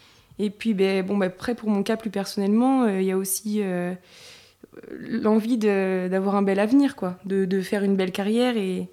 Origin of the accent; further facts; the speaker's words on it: Pays de la Loire, France; Je suis vendéenne. D'accord. Je suis née en Vendée. J'ai fait mes études là-bas également.